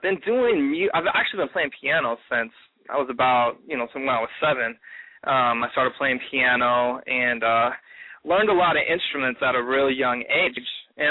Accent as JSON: {"language": "English", "town": "Kansas City", "region": "Missouri", "country": "United States", "said": "I'm actually from Kansas City"}